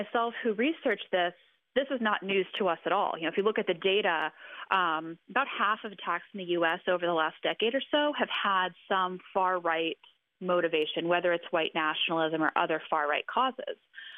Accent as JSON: {"language": "English", "town": "Dayton", "region": "Ohio", "country": "United States", "said": "I'm actually from Dayton, Ohio, and have, you know, spent time in the Oregon district where there was another mass shooting this past weekend."}